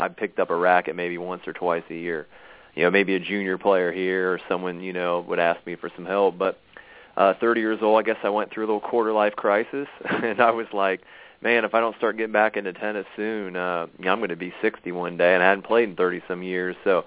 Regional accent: Lima, Ohio, United States; Yeah, well, I'm originally from Ohio, in Lima, Ohio.

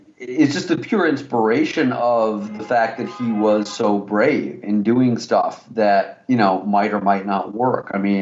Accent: New York, United States; I grew up in New York, and New York in the winter has a very certain kind of feeling to it

